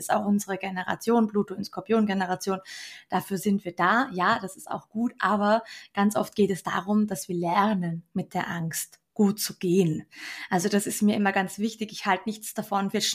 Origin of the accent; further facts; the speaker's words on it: Austria; dass wir bei uns in Österreich sagen, ich glaube in Deutschland auch